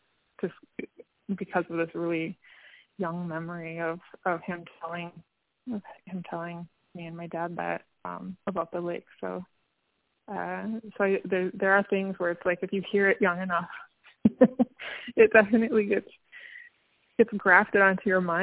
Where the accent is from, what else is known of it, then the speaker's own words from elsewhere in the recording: Grand Portage, Minnesota, United States; I was raised in Grand Portage, Ojibwe, and the famous artist from Grand Portage he's deceased, is George Morrison.